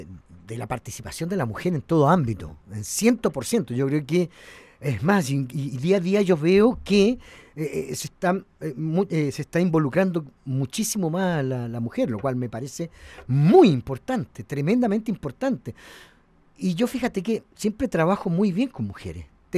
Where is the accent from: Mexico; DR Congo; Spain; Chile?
Chile; Yo creo que eso, nosotros como chilenos, y yo personalmente, me siento tremendamente orgulloso.